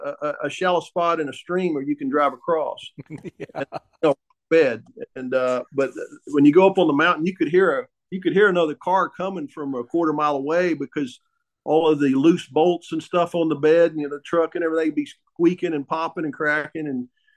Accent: the South, United States; And I'm from the South.

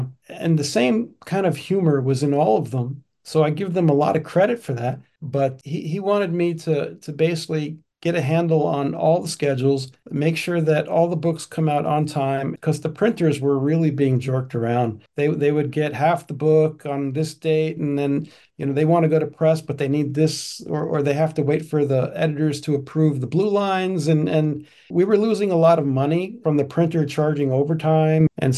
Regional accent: Texas, United States; to go to school in more of a suburban neighborhood like where I grew up in Texas.

